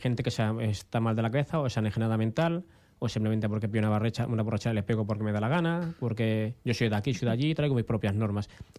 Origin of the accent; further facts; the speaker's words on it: Catalonia, Spain; estoy tan orgulloso como ser tan catalán, como tan español, que yo siempre lo digo, ¿no? Lo digo con normalidad, mi país es Cataluña y mi patria y mi nación es España